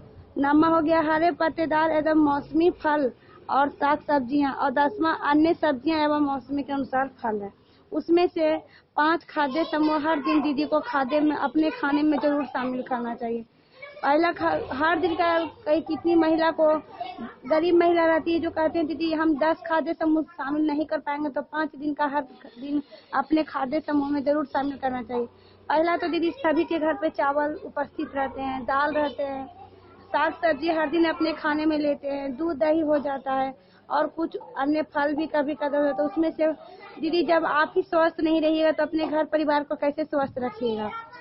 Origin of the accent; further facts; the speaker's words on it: Dahor, Bihar, India; ग्राम दाहोर बिहार के निवासी हैं